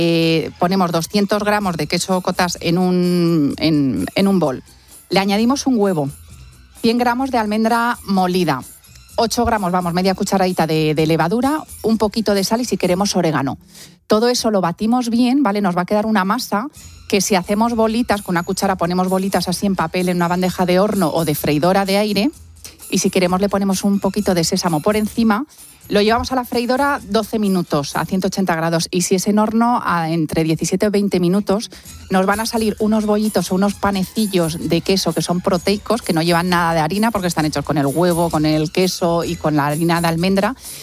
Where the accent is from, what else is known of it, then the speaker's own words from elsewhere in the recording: Cuenca, Castilla-La Mancha, Spain; o incluso para mojar un buen mojete de Cuenca, como estaba yo este fin de semana en mi tierra.